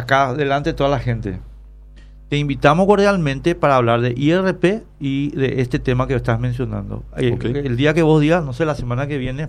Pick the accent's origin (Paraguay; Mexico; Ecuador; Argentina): Paraguay; somos todos paraguayos